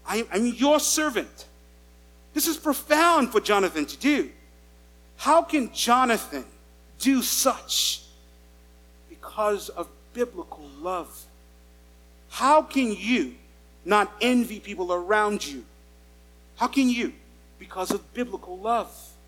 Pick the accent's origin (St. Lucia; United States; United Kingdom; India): St. Lucia; I'm black, and most of you are white. I'm from St. Lucia